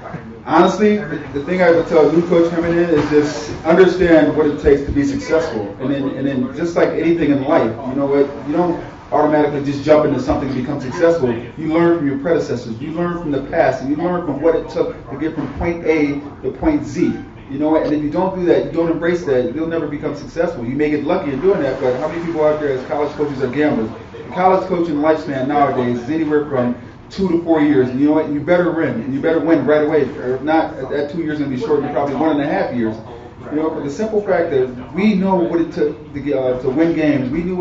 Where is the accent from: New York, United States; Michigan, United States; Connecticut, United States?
New York, United States; Syracuse; being born and raised in Syracuse and having the carry dome packed every day